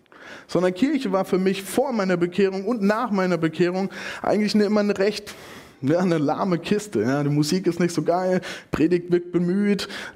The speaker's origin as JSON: {"language": "German", "country": "Germany", "said": "ich als Deutsche habe so reagiert, wie man es immer in der Krise macht"}